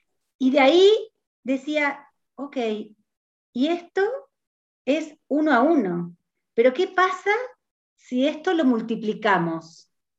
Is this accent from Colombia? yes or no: no; Argentina; now in Chile; vivo en Chile, yo soy de Argentina, vivo en Chile hace 18 años